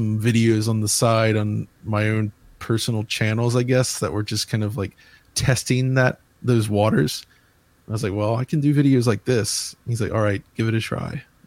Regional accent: Cincinnati, Ohio, United States; Is actually from, I'm from Cincinnati, Ohio.

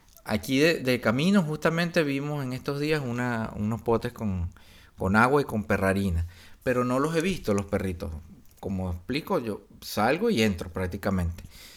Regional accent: Venezuela; Ojalá que en mi país, que en Venezuela, algún día se llegue a eso.

